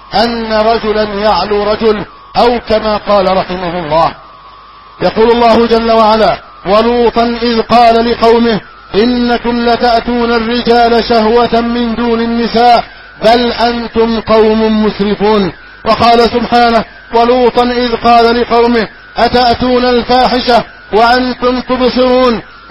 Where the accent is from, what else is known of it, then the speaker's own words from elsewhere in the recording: Egypt; اللهم احفظ بلدنا مصر أمنا أمانا، سخاء رخاء